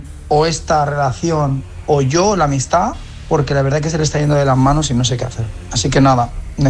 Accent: Barcelona, Catalonia, Spain; soy de Barcelona

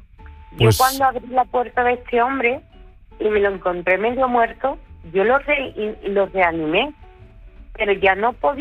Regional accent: Medina Sidonia, Andalusia, Spain; now in Seville, Spain; Soy de Medina Sidonia, Cádiz.

